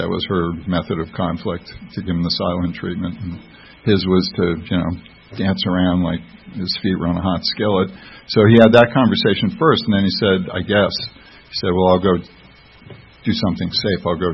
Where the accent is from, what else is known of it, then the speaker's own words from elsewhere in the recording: Greenwich, Connecticut, United States; born there; I was born in 1952 in Greenwich, Connecticut, which is kind of a wealthy town